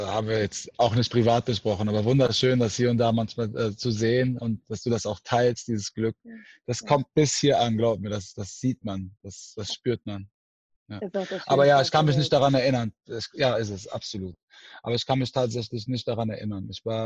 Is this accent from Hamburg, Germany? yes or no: no; Aachen, North Rhine-Westphalia, Germany; Ich bin aus Aachen, ich bin ein Fan von all denen.